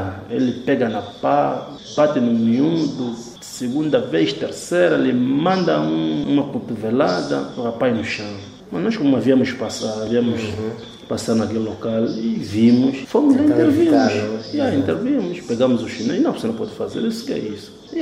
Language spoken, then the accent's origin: Portuguese; Angola